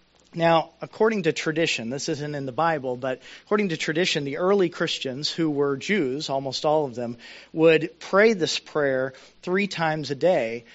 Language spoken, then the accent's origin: English; Indiana, United States; also born or lived in Lexington, Kentucky; I grew up mainly in Indiana. But before we moved to Indiana, I grew up in Lexington, Kentucky until I was 7.